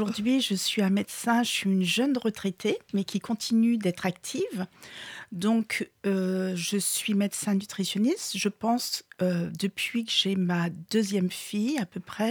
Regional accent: Martinique, France; peut-être parce que je suis originaire de la Martinique.

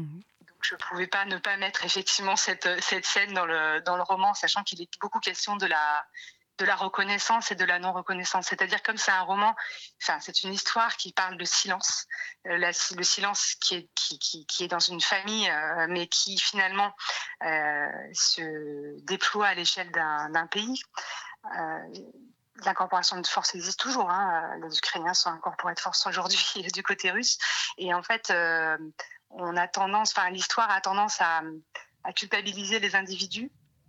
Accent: Nancy, Grand Est, France; Moi, j'ai grandi à Nancy, donc une ville qui n'avait pas été annexée

